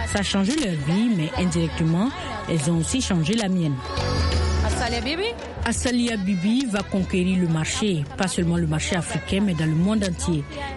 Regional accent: Tanzania; French is a second language; je viens de Tanzanie, la belle terre de Tanzanie.

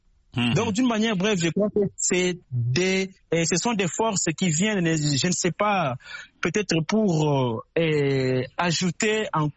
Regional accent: DR Congo; ici chez nous en RDC

